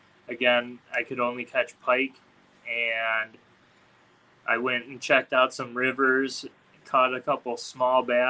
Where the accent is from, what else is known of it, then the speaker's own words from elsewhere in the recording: Michigan, United States; I'm from Michigan, but yeah.